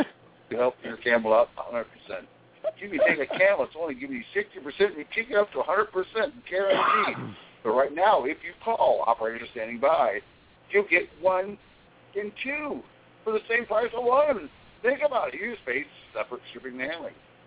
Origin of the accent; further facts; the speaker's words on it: Delaware, United States; I'm from Delaware. I'm awake. And that's East Coast.